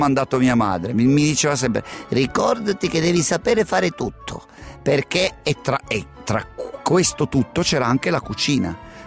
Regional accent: Lucca, Tuscany, Italy; born there; Io sono nato a Lucca perché la mia nonna era a Lucca, si trovava a Lucca, ma non siamo lucchesi proprio di sangue, siamo nel ramo di mia madre è di Cosenza

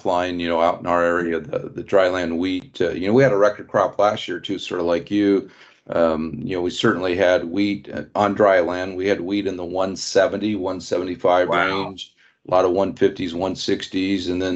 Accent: Wawa, Ontario, Canada; Yeah, no, I know in our area, you know, I grew up in Wawa

